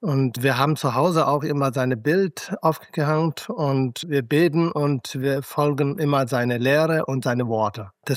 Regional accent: Tibet, China; also born or lived in Nepal; now in Berlin, Germany; Ich lebe in Berlin. Ich bin ein gelernter Systemadministrator und ich bin aus Tibet, geboren in Nepal.

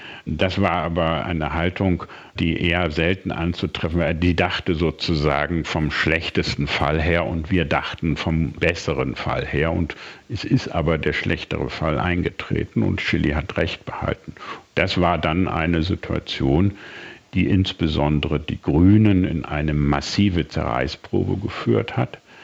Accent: Northern Germany, Germany; Ich bin Norddeutscher und ich habe gesehen, was im Kosovo passierte.

